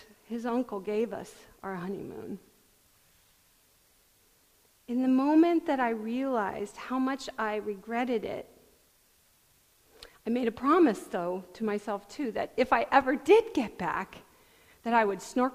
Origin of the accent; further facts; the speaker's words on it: California, United States; I was raised in California.